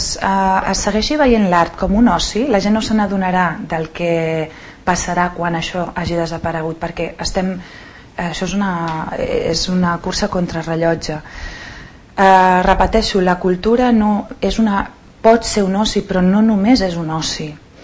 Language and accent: Catalan; Sant Cugat del Vallès, Catalonia, Spain; sóc filla de Sant Cugat i m'he criat aquí, tinc el poble realment molt, molt, molt, molt endins, me l'estimo moltíssim